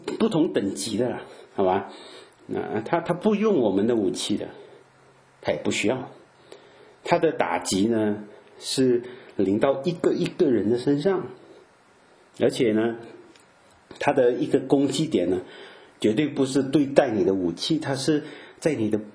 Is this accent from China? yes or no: no; Malaysia; 很小很小的时候啊，在马来西亚的时候，那是一生第一次一种经验了。我们住在教堂啊，就很大的地方，就牧师是住在里面的，我们在那边长大。